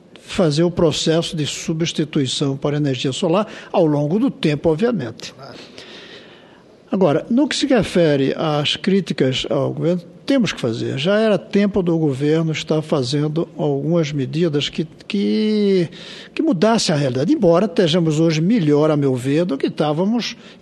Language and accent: Portuguese; Brasília, Federal District, Brazil; como brasiliense, eu lhe agradeço.